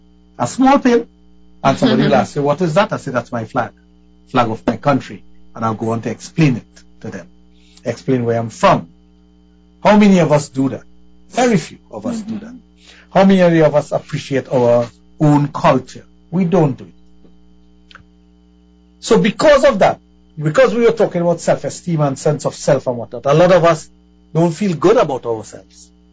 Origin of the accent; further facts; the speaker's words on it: Trinidad & Tobago; And I always tell people I'm a Trinidadian first and foremost, and everything else come after.